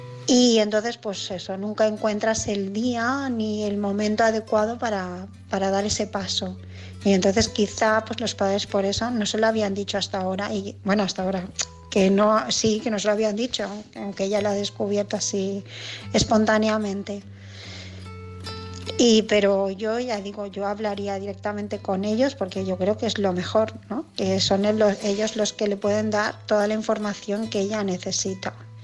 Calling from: Barcelona, Catalonia, Spain; de Barcelona

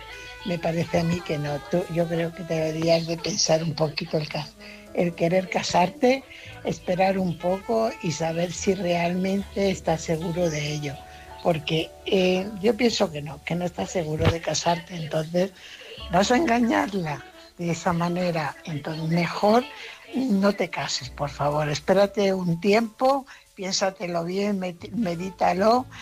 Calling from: Fuenlabrada, Community of Madrid, Spain; corresponsal de Fuenlabrada.

